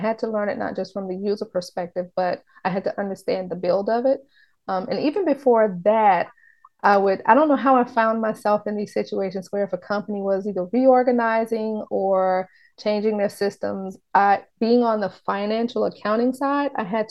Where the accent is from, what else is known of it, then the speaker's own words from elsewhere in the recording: the South, United States; So yeah, it was interesting growing up in a big family and growing up in the South